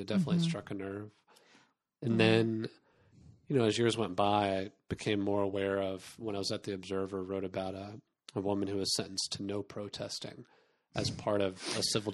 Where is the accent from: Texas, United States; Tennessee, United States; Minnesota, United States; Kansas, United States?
Texas, United States; I have a lot of Texas pride, so I'll put that out there. I mean, my background, born and raised in Texas